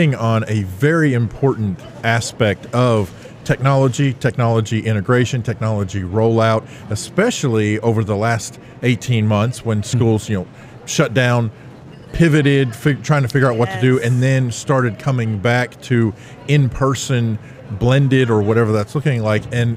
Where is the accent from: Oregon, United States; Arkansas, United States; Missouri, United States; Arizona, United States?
Arkansas, United States; rural Arkansas. There are definitely Arkansas parts that have plenty of high bandwidth.